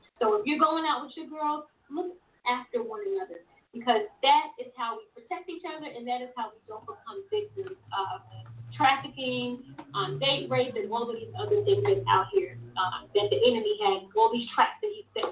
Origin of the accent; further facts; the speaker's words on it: New York, United States; I think that I have gotten more comfortable, you know, being here in the South than it was when I was growing up in New York.